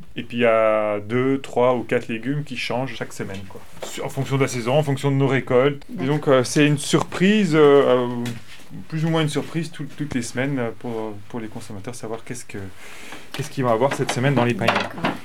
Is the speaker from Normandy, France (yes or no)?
no; Pays de la Loire, France; Je suis presque de la Mayenne, quoi. Je suis là depuis tout petit.